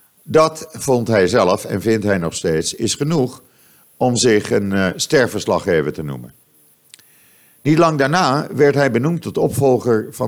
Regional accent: Amsterdam, North Holland, Netherlands; now in Israel; ik kwam uit Amsterdam. We waren echt de twee Amsterdamse schoffies, twee Amsterdamse gabbers.

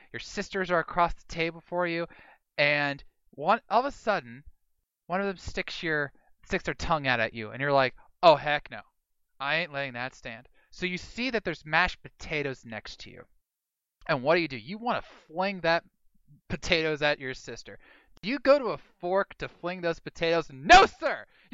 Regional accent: Illinois, United States; I'm from Illinois, dang it.

